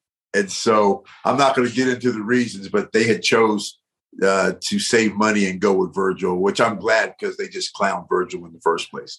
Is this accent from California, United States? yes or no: yes; San Jose, California, United States; Johnny, were you part of that time in San Jose, my hometown, where I went to TV and I wasn't on the card and I went into Vince's office?